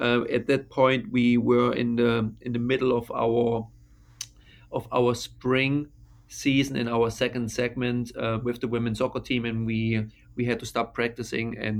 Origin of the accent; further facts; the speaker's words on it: Germany; English is a second language; So I'm originally from Germany, so I still follow a lot of news sites and a lot of media from Germany.